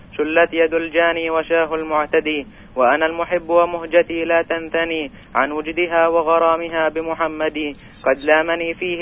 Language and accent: Arabic; Jenin, West Bank, Palestine